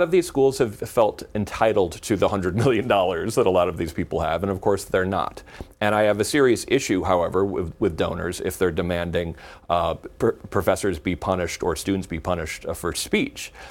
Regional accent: Danbury, Connecticut, United States; I'm from Danbury.

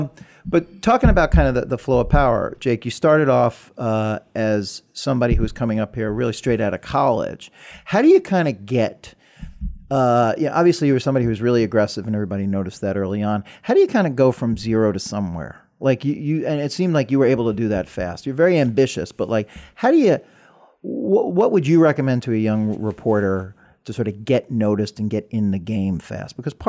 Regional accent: New York City, New York, United States; It is interesting because I'm from New York, and New York's more of a money town, obviously.

